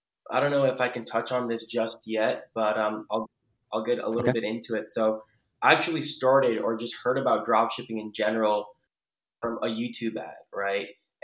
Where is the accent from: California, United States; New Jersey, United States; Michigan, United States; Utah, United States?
New Jersey, United States; I'm originally from New Jersey.